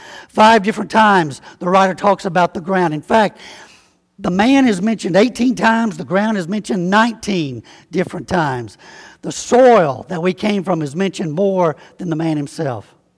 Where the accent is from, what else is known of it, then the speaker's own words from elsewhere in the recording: Alabama, United States; now in Peoria, United States; Because everybody says, you're not from around here originally, are you? They just hear me talk a little bit, and they know that. Well, yeah, I'm from Alabama.